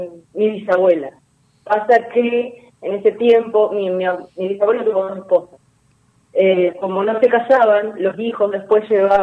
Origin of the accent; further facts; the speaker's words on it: Villa Domínguez, Entre Ríos, Argentina; Bueno, yo soy de Villa Domínguez